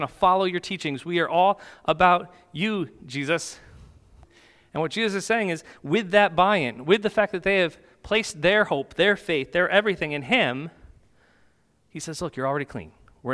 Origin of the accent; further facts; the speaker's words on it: New York, United States; But growing up in the Finger Lakes region, there were wineries all around where I grew up.